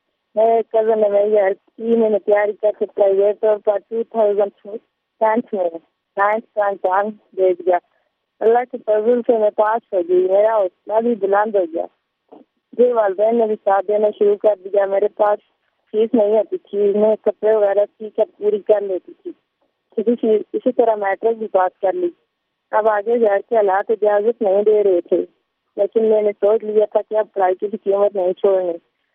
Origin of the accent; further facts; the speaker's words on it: Chinari, Azad Kashmir, Pakistan; میں آزاد کشمیر سے گاؤں چناری میں رہتی ہوں. میں 1989 میں پیدا ہوئی